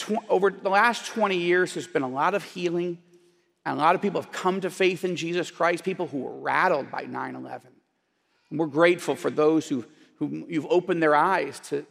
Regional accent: Jerusalem, Jerusalem District, Israel; But I'm from Jerusalem, so I say come. Come and see it. Step into the story.

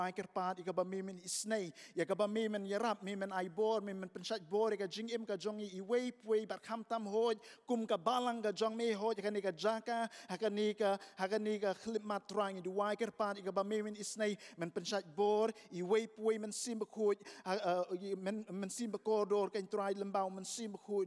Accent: India; the tradition where I grew up in India and the church where I grew up in India.

